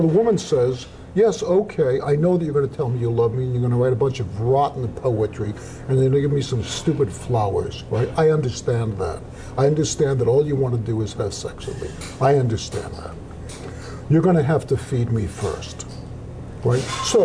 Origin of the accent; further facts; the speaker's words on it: Chicago, Illinois, United States; It's a bunch of housewives from Chicago, my hometown.